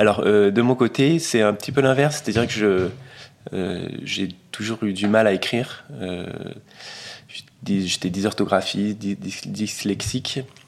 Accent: Forcalquier, Provence-Alpes-Côte d'Azur, France; moved away as an adult; also born or lived in Paris; now in Entrechaux, France; J'ai grandi à Fort-Calquier, je suis parti à 18 ans pour les études à Paris, j'y suis resté pendant 13 ans, et ensuite je suis descendu avec ma compagne et mes deux enfants à Entrechaux, c'est un petit village côté de Vaison-la-Romaine

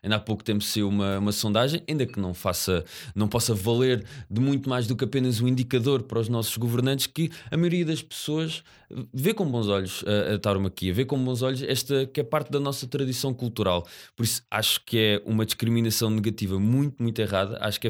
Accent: Santarém, Portugal; para mim, que sou originário do Ribatejo

